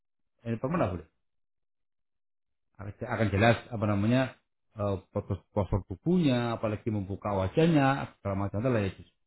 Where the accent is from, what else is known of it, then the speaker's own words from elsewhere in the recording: Java, Indonesia; Kita kan orang Jawa ini.